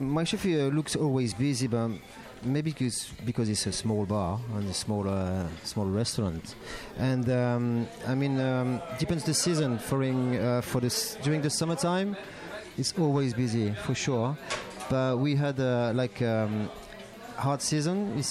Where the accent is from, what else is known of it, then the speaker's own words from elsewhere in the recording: Grenoble, Auvergne-Rhône-Alpes, France; also born or lived in Switzerland; I've been here for 5 years now, and just before coming back in Grenoble, because I'm from Grenoble, I was running a restaurant in the skiing resort in Switzerland. So I spent like 17 years in Switzerland